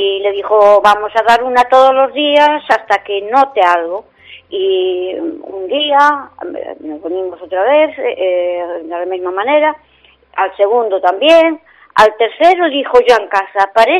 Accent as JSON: {"language": "Spanish", "town": "Narón", "region": "Galicia", "country": "Spain", "said": "Y como somos de Narón, dijimos, pues vamos a probar en San Lorenzo, a ver."}